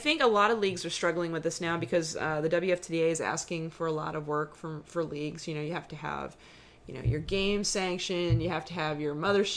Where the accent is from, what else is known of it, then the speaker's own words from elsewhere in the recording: Pittsburgh, Pennsylvania, United States; I mean, I'm from Pittsburgh originally.